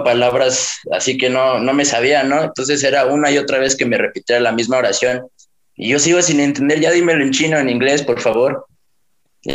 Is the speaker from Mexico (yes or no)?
yes; Mexico; also born or lived in China; Yo vivía en China antes de eso. Soy mexicano, pero me había ido allá. Sí, está densa la historia, ¿eh? Agárrense. Me fui a China y regresé a los 9 años.